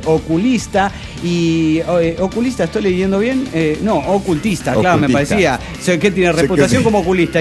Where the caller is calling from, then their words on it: Managua, Nicaragua; de Managua, Nicaragua.